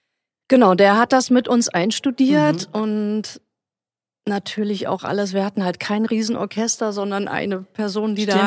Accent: Nuremberg, Bavaria, Germany; ich bin in Nürnberg aufgewachsen

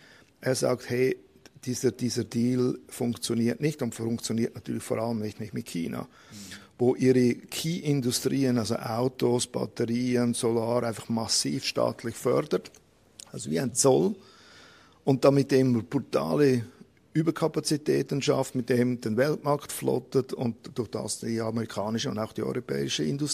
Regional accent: Switzerland; wir als Schweizer, ich habe immer gemeint, Freihandel heißt keine Zölle.

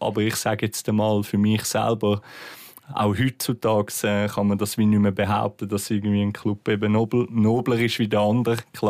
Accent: Zurich, Switzerland; Ich bin auch in Zürich geboren und auch in Zürich fast so ein bisschen aufgewachsen im Sinne von irgendwann dann halt auch außerhalb gewohnt gegangen

